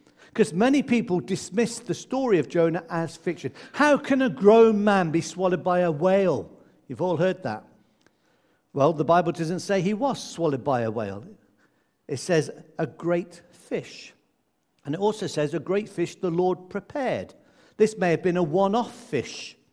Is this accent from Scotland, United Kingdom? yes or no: no; West Midlands, United Kingdom; You know, I grew up in the Midlands, in Warwickshire, where I grew up.